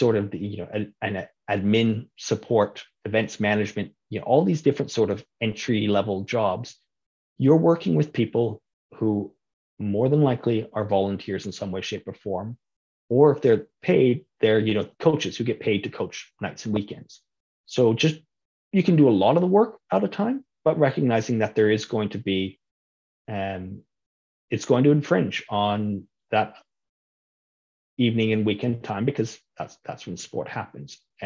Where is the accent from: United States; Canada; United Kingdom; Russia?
Canada; Calgary, Alberta; I grew up in Calgary.